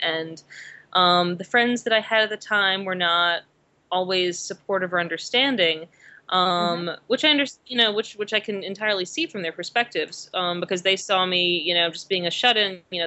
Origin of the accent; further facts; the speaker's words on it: Richmond, Virginia, United States; now in New York, United States; where I'm from in Virginia, I'm from Richmond, and my father lives in the city and my mother lives out in the counties, like a stone's throw from horse country.